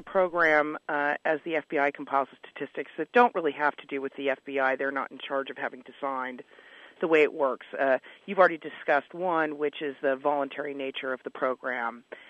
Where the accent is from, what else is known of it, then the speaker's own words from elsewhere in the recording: Alabama, United States; You've got my home state here of Alabama that reported one hate crime last year for a population of over 4 million people.